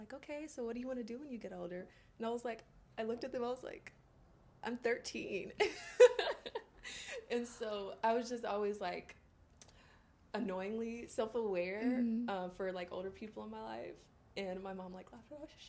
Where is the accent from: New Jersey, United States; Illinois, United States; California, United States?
Illinois, United States; I'm from Illinois. I moved around to a few other states just with family and just living with my mom or my dad.